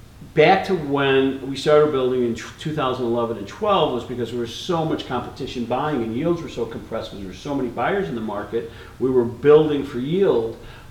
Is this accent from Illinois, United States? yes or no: yes; Highland Park, Illinois, United States; And, you know, Tip and I grew up in Highland Park, and Tip lived in Highwood as a kid